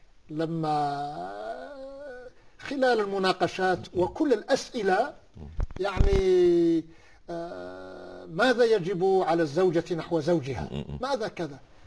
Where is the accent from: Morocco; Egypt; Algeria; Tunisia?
Algeria; عندنا في الجزائر الناس تتمذهب بالمذهب إمام مالك رضي الله عنه، إمام دار الهجرة.